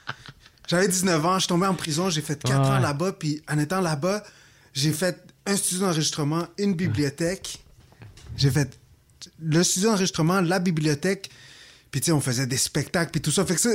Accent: Guatemala; je viens du Guatemala, j'ai pas vraiment d'amis là-bas

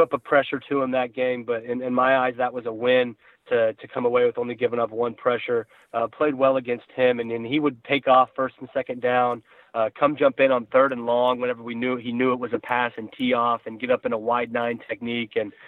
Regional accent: Wiggins, Colorado, United States; I was raised in Wiggins, Colorado, an hour east of Denver.

